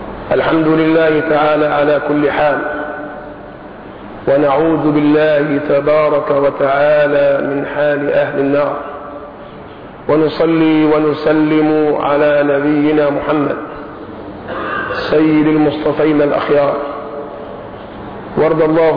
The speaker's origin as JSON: {"language": "Arabic", "country": "Egypt", "said": "بعد هذا التقدم الطيب في حالتنا كمصريين"}